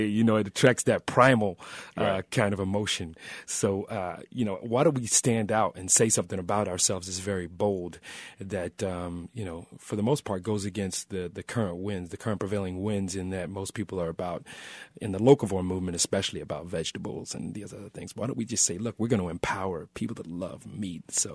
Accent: Kansas City, Missouri, United States; Kansas City. You know, that's where I'm from. It's the headquarters of meat.

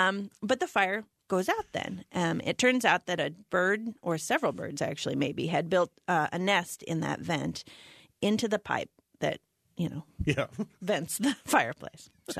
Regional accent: Illinois, United States; And I feel like I can say this. I'm from Southern Illinois. Just not as hearty stock there, you know.

